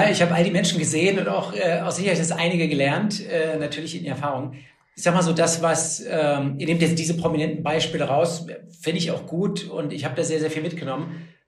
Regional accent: Berlin, Germany; also born or lived in Japan; Ich bin hier in Berlin aufgewachsen und dann nach Fallen da gezogen

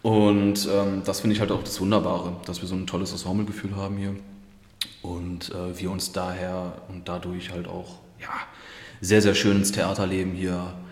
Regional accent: Krefeld, North Rhine-Westphalia, Germany; also born or lived in Düsseldorf; Ich komme gebürtig aus Krefeld. Das ist bei Düsseldorf die Ecke. Also in Düsseldorf geboren, in Krefeld aufgewachsen.

